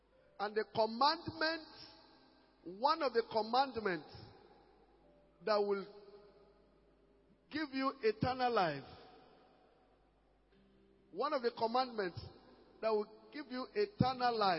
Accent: Borno, Nigeria; Shalom, sir. … from Eduguri, Borno State.

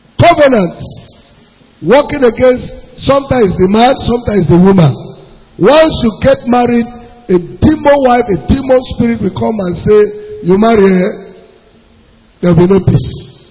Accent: Nasarawa, Nigeria; I am from Nasarawa State. I am married from a Delta Igbo woman.

